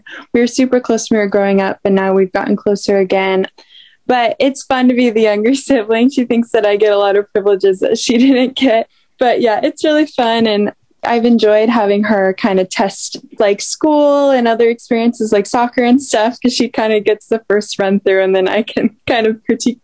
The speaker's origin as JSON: {"language": "English", "town": "Portland", "region": "Oregon", "country": "United States", "tie": "born there", "said": "I was born in Portland, Oregon."}